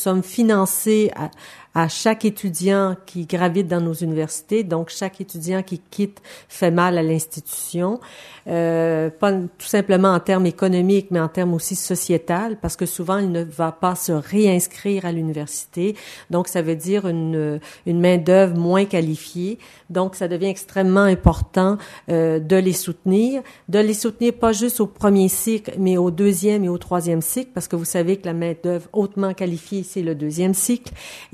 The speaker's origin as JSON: {"language": "French", "region": "Quebec", "country": "Canada", "said": "particulièrement au Québec, puisque je viens du Québec."}